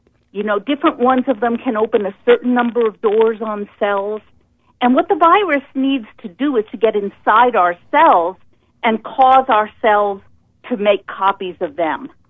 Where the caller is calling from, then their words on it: New York, United States; I'm calling from the Mid-Hudson Valley area of New York State, and that is pretty close to where West Point is.